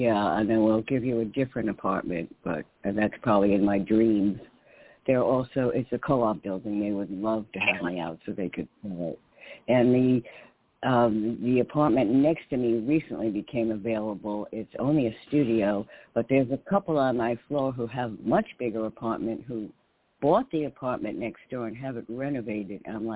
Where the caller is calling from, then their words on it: New York, United States; in New York.